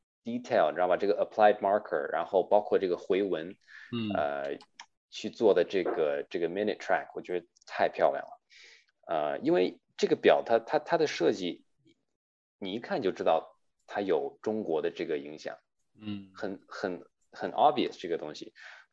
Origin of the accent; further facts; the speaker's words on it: Canada; 然后我是华裔在加拿大长大